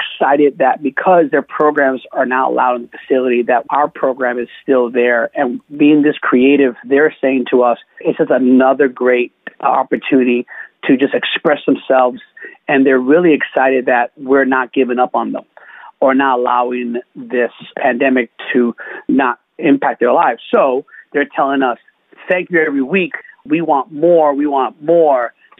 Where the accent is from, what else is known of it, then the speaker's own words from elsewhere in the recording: New York City, New York, United States; You know, I'm born and raised in New York City as a New Yorker. You know, I love my city. I thank God every day that I was born here.